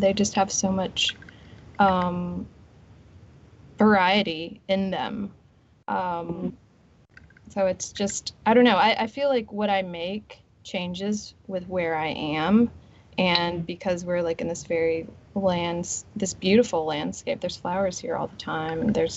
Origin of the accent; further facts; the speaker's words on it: Meridian, Mississippi, United States; So I grew up in Meridian, and during the summer, I would do these like art camps, and we would go to the second floor of the Meridian Museum of Art